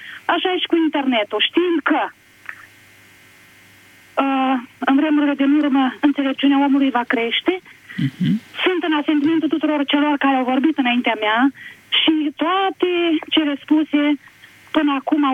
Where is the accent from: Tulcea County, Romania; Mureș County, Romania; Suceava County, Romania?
Suceava County, Romania; Milișăuți; din Milișăuți, Suceava.